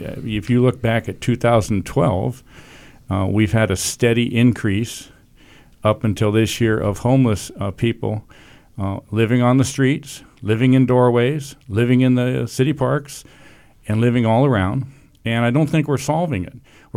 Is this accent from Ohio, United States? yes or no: yes; Cleveland, Ohio, United States; born there; I'm the fourth generation of our family that's lived and worked here, even though I was born in Cleveland, Ohio, but because my dad left to get married and go to Yale and so forth.